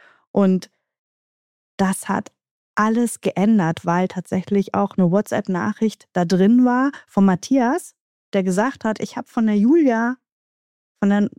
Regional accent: Italy; ich bin ja Italienerin

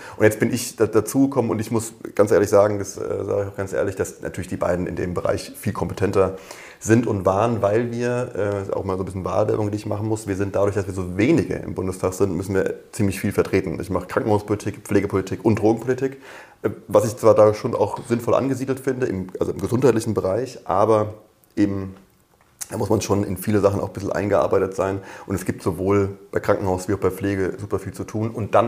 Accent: Darmstadt, Hesse, Germany; now in Berlin, Germany; Genau, ich komme ursprünglich aus Darmstadt.

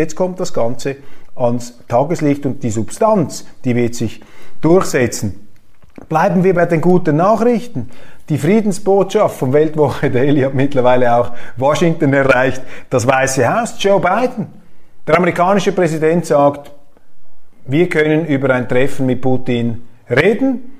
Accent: Switzerland; Das kann ich natürlich nicht machen als Schweizer.

